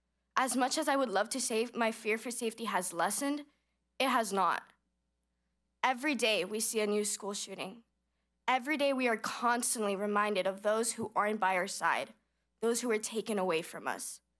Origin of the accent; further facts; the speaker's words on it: Florida, United States; Marjorie Stoneman Douglas happened right outside of my hometown, only 30 minutes away.